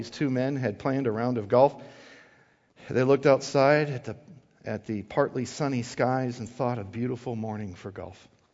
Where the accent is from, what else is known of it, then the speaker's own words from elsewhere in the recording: Wisconsin, United States; I'm a cheesehead. You can judge me as a cheesehead. That's fine. Okay? I'm born and raised in the North.